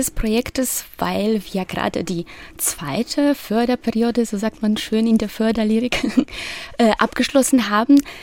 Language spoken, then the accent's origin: German; Szczecin, West Pomeranian Voivodeship, Poland; born there; Ich bin in Stettin geboren, also die Grenznähe war immer von Anfang an auch in meiner Kindheit sehr präsent